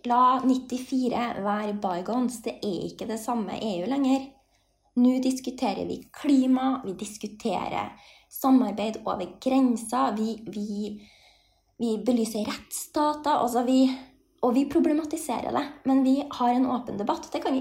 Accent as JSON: {"language": "Norwegian", "town": "Skogn", "region": "Trøndelag", "country": "Norway", "said": "jeg kommer jo fra Skogn"}